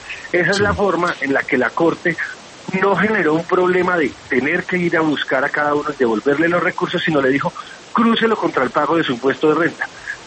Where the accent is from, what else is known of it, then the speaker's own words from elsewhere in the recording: Bogotá, Colombia; Yo soy bogotano, sí.